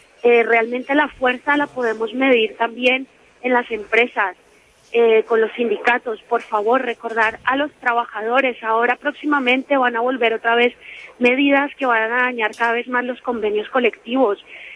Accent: Colombia; now in Madrid, Spain; Hablo desde Madrid, soy una colombiana migrante, sin curro, joven, trabajadora

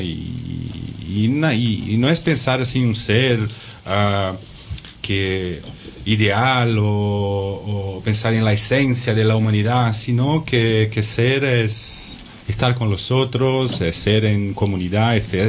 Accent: South Brazil, Brazil; also born or lived in Barcelona; soy de Brasil, del sur de Brasil, no tienes el medio cultural donde vivís

